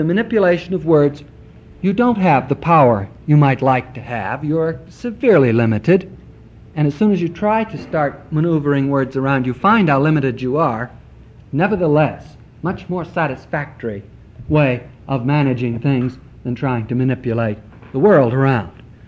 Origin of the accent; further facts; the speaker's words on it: Fargo, North Dakota, United States; born there; moved away; And then people noticed that I was born in Fargo, North Dakota